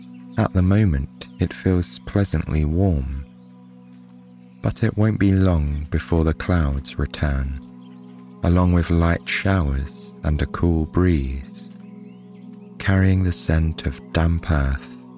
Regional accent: England, United Kingdom; Tonight, we'll be visiting a park in my home country of England on a rainy spring afternoon.

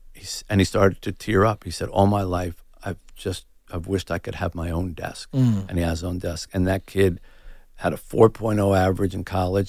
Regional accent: United States; I mean, I'm white and I'm American and I come from all, you know, I've had so many opportunities

